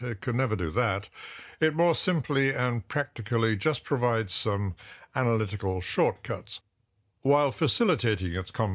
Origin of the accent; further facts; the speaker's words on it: Scotland, United Kingdom; From childhood, I learned never to say Happy New Year, as the English do. Instead, we moderated a bit, saying just, have a good New Year. And incidentally, we spell good, G-U-I-D.